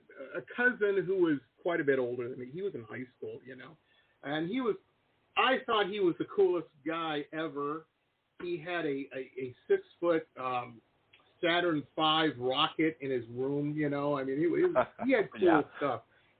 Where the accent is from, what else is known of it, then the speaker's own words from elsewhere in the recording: Detroit, Michigan, United States; And I grew up in Metro Detroit, for those who don't know.